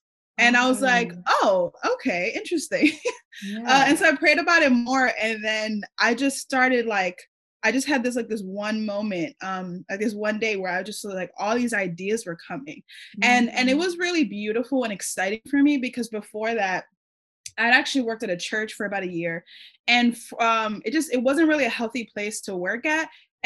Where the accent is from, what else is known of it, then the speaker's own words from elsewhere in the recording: New York, United States; I'm from New York. I went to high school with like 80% Korean people. I'm Dominican. Wow. I'm Black.